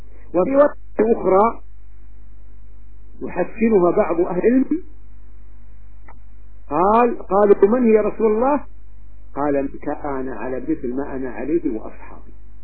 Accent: Saudi Arabia; بلدي المملكة العربية السعودية

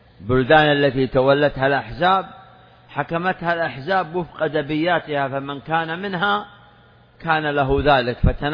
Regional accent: Saudi Arabia; هذه بلادنا المملكة العربية السعودية،

